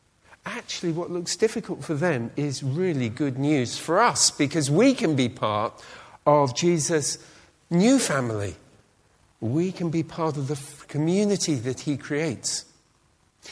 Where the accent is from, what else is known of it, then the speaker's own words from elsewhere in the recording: United Kingdom; And I'm a Brit.